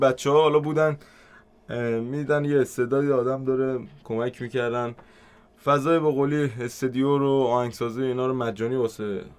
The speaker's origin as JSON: {"language": "Persian", "town": "Abadan", "region": "Khuzestan", "country": "Iran", "tie": "born or raised there", "said": "بچه آبادان."}